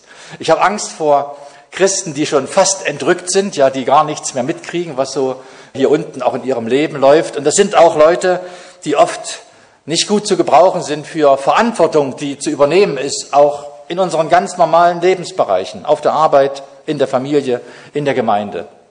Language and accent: German; Jena, Thuringia, Germany; Und ich bin in Jena groß geworden